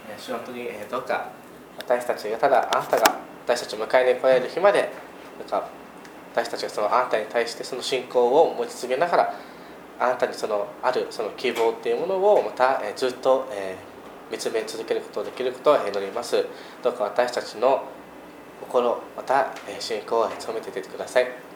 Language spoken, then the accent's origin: Japanese; Okinawa, Japan; もともとカルバリーチャペル宜野湾って沖縄のからの出身なんですけども